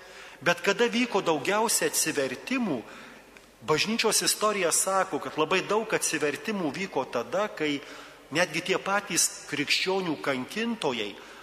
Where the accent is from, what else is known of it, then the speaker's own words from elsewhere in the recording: Kybartai, Marijampolė County, Lithuania; Mano tėviškė yra Kybartuose, Vilkaviškio rajone, toks miestelis ant sienos su Kaliningrado sritimi.